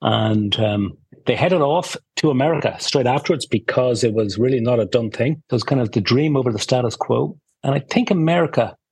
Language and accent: English; Ireland; growing up in Ireland.